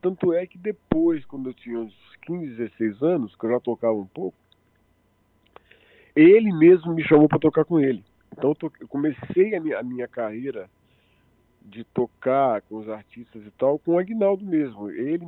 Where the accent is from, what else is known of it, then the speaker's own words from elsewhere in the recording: Rio de Janeiro, Brazil; also born or lived in Natal; eu nasci em Natal. Então eu sou o único da família que sou potiguar. Depois eu fui criado no Rio de Janeiro.